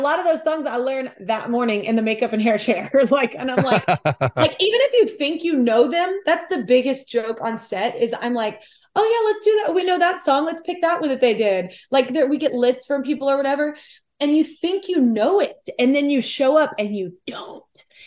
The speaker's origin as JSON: {"language": "English", "region": "Texas", "country": "United States", "said": "And I'm from Texas, so I'm used to like driving here"}